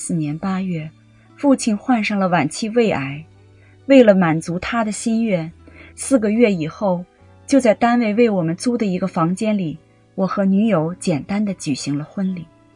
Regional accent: Shanghai, China; 1955年3月7日，我出生在上海徐汇区泰安路的一个小业主家里

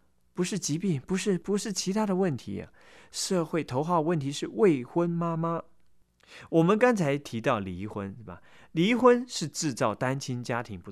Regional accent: United States; 可以说我们美国人为性解放付上了惊人的代价

